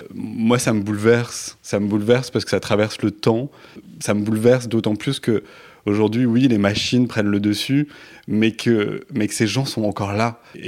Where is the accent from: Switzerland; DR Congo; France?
France; Toulouse, Occitanie; now in Paris, France; Dans le sud, qui est très jolie, qui est une belle ville aussi. Mais c'est vrai que je suis arrivé à Paris